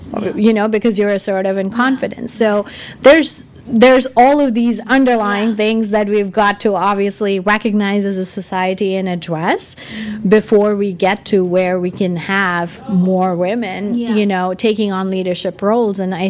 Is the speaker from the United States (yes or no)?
no; India; So I grew up in India and grew up with very limited means.